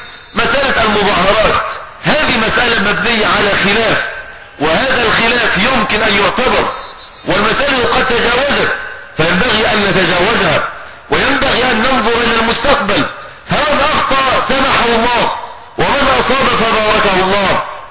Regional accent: Egypt; بلادنا مصر

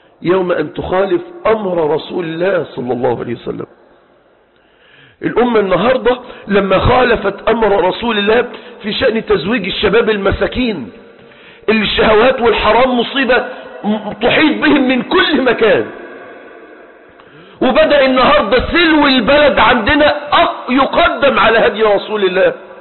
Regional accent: Egypt; بل عندنا في مصر 12 مليون شاب وفتاة وصلوا 30 سنة وما تزوجوش

